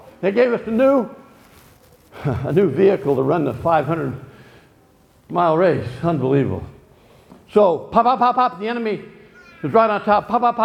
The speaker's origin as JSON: {"language": "English", "town": "Dallas", "region": "Texas", "country": "United States", "said": "He was from Detroit. I was from Dallas. He was Detroit Lions. I was Dallas Cowboys."}